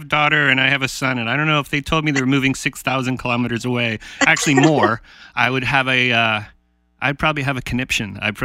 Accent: Chichester, South East England, United Kingdom; born there; I was born there and then we moved when I was like 6 months old. So I obviously don't have an accent.

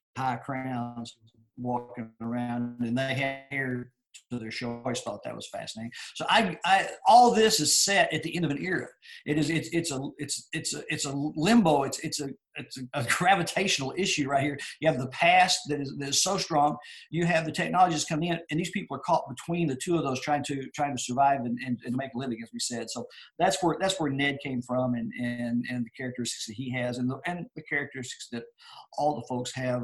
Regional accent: Texas, United States; It had never occurred to me because we are from Northeast Texas. There are a lot of Choctaws around there. The town is right on the Red River, and on the other side is the Choctaw territories of Oklahoma.

